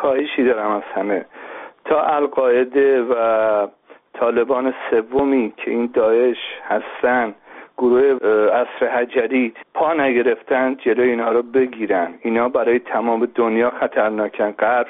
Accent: Iran; moved away; به عنوان یک ایرانی خارج از کشور

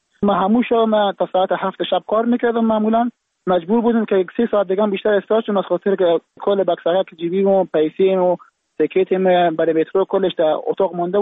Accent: Afghanistan; now in Germany; که هر جان بری بگیم من افغانم به چشم بد دیده میشه

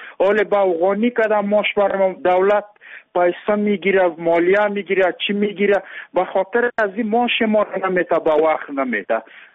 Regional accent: Andar, Ghazni, Afghanistan; ما ولایت غزنی ولسوالی اندر هستیم

